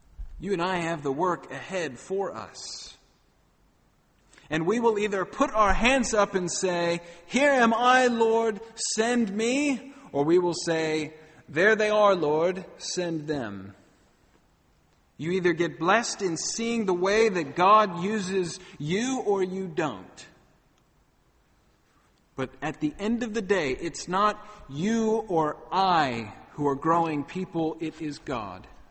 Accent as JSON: {"language": "English", "country": "Australia", "said": "I'm Australian too. I had to vote too."}